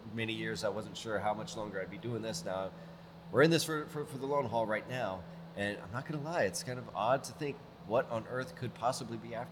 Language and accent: English; Oklahoma City, Oklahoma, United States; born there; I was born in Oklahoma City many, many years ago. Only lived here for about a year, but I called myself an Okie for a long time because I was that proud of it at the time.